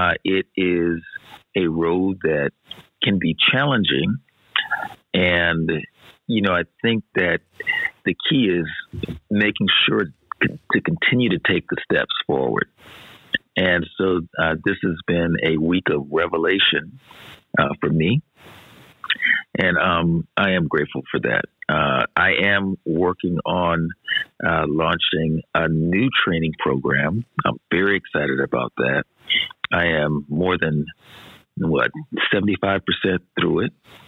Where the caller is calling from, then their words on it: Lakewood, Washington, United States; But I am calling in from Lakewood, Washington, and I am grateful for God's hand on my life, my family's life.